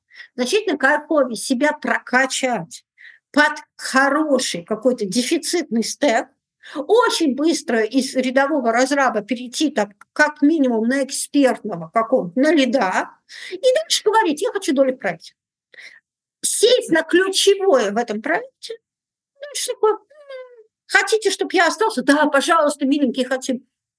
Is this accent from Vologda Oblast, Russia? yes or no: yes; Vologda, Vologda Oblast, Russia; Я тетка родом из Вологды. Это не то, чтобы очень большой город, а и не то, чтобы, знаете, золотое место. Это, в общем, довольно депрессивный регион. А с маленькими зарплатами, ну, с небольшими зарплатами.